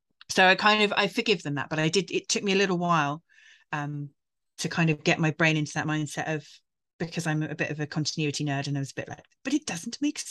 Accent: United Kingdom; Well, the difference is we're British and, like, drinking is like a national sport.

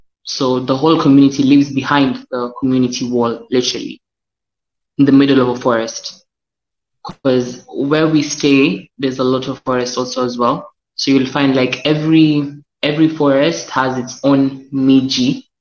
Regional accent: Kenya; So I'm from Kenya. … I'm from Kenya.

